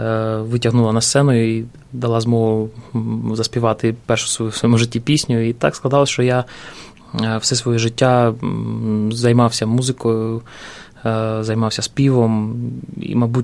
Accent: Donetsk Oblast, Ukraine; also born or lived in Chernihiv; Я сам народився в Чернігові, дитинство пройшло в Донецькій області, потім знову в Чернігов, потім знову Донеччина. І так в мене, я кажу, що в мене дві такі батьківщини моїх, два рідних краї – Чернігівщина і Донеччина.

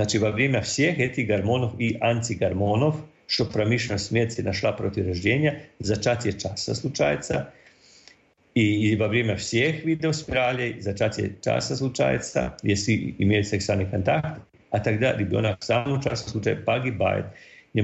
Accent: Croatia; Russian is a second language; я из Хорватии

